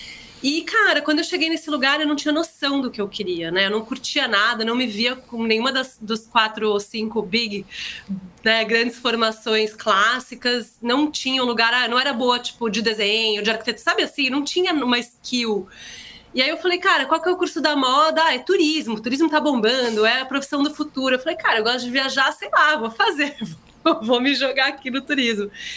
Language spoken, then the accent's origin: Portuguese; São Paulo, Brazil; also born or lived in Rio de Janeiro; sou de São Paulo, nasci no Hospital São Paulo, cresci na cidade de São Paulo com um pequeno momento aí, um hiato de 3 anos no Rio de Janeiro.